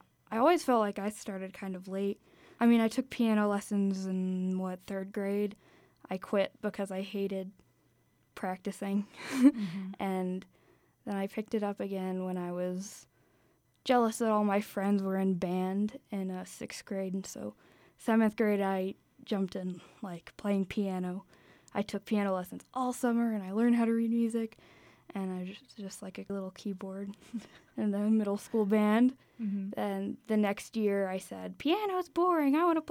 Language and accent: English; Colorado, United States; I'm from the Roaring Fork Valley, and I'm graduating from Glenwood High School this year, this week.